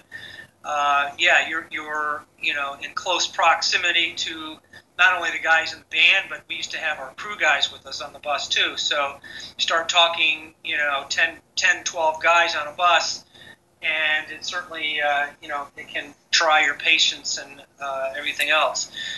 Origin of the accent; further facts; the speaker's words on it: Buffalo, New York, United States; I'm actually from the Buffalo, New York area, and some of my early exposure to hard rock was through Chum FM, which came out of Toronto